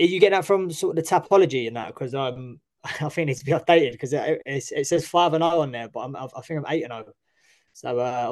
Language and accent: English; London, United Kingdom; now in Essex, United Kingdom; Yeah, so originally I'm from East London, born and raised in East London when I was younger. My family sort of all East London, all from around Mile End, Stepney, Poplar, all around that way. Moved out into Essex about 16 years ago